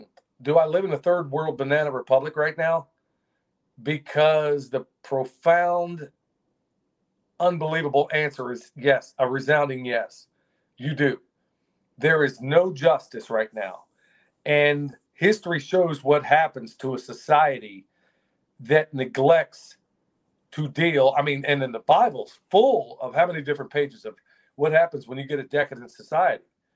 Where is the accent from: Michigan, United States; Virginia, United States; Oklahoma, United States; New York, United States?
Oklahoma, United States; growing up in Oklahoma, and I'm probably going to offend some Okies out there.